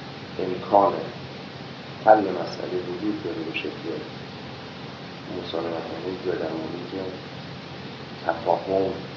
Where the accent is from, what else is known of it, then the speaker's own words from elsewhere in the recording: Iran; ما ایرانی هستیم و از وضع سیاسی ایران اطلاع کافی داریم